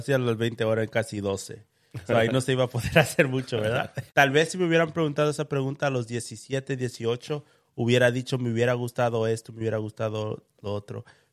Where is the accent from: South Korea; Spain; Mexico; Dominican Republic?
Dominican Republic; now in United States; Yo no puedo decir yo no soy dominicano, porque yo sé que desde el día que yo nací hasta el día que yo salí de la casa de mis padres